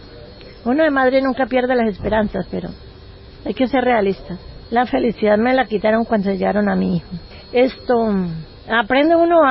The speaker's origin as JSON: {"language": "Spanish", "country": "Colombia", "said": "no fueron capaces de hacer respetar nuestros derechos como colombianos"}